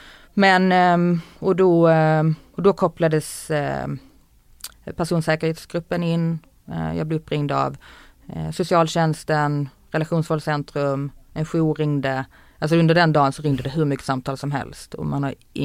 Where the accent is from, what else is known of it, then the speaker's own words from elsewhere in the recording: Skåne, Sweden; Vi åkte ner till Skåne, där jag är ifrån, dagen efter.